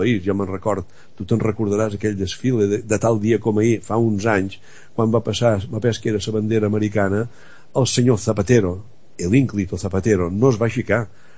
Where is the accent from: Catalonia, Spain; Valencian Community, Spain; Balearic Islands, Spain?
Balearic Islands, Spain; jo som menorquí, jo quan me demanen què ets tu... Jo soy menorquí, no tinc que dir, sincer, un foraster. I entenc perfectament que com a menorquí estic dins Espanya.